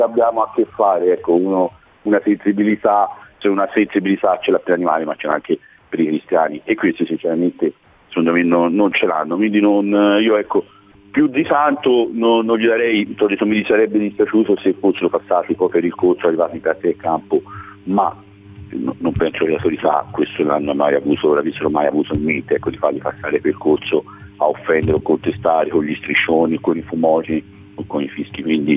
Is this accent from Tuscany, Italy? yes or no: yes; Siena, Tuscany, Italy; Ma poi secondo me da Senese, da Contrariolo, da Comitato Amici del Palio, io continuo a fare